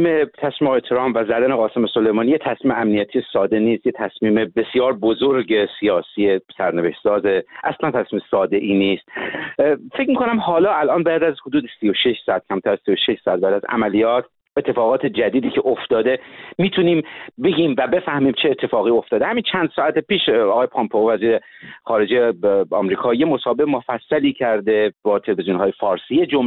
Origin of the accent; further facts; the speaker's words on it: Iran; ما ایرانی هستیم.